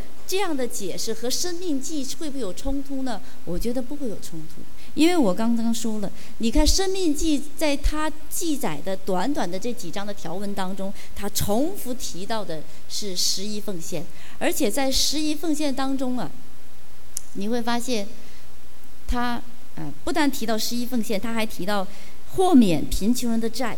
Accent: China; 我说可能是因为我们大陆人在过往的几十年的历史背景当中，我们实在是太没有安全感

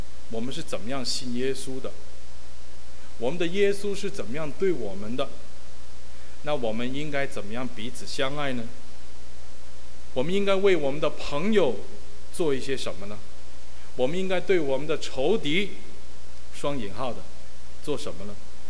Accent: China; 我们中国人说非礼啊

